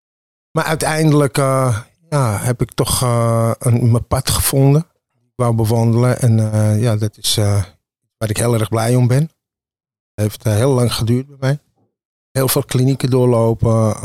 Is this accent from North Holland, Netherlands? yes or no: yes; Amsterdam, North Holland, Netherlands; born there; 46 jaar, woon in Amsterdam, geboren in Amsterdam. Mijn vader komt uit Jemen, mijn moeder uit Casablanca.